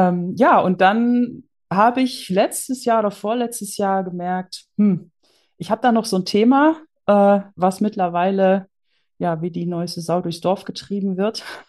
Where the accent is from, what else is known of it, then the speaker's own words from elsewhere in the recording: Netherlands; also born or lived in Germany; now in Austria; Ich komme ursprünglich aus Holland, habe mein ganzes Leben in Deutschland gelebt, lebe jetzt in Österreich in den Alpen